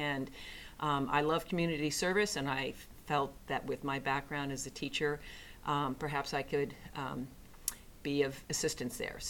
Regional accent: St. Louis, Missouri, United States; also born or lived in Pittsburgh; now in Virginia, United States; I'm not originally from here. I guess I'm what you would call a come here. I grew up in St. Louis, Missouri, and was there and attended university in Missouri, in Columbia.

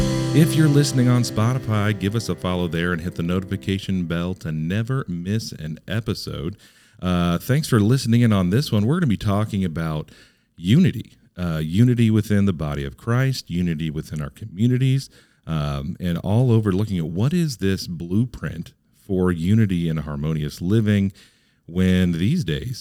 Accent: Cincinnati, Ohio, United States; well, you know, I grew up in Cincinnati, Ohio, so OH is in my vocabulary.

